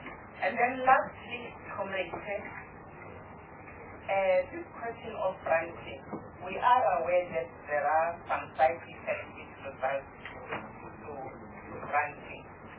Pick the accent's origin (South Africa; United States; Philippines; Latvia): South Africa; to me, as South African, I find it to be very